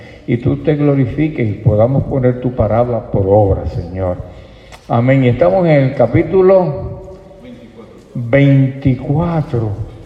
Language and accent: Spanish; Puerto Rico; hay una cueva que se llama La Pajita en mi país, en Puerto Rico.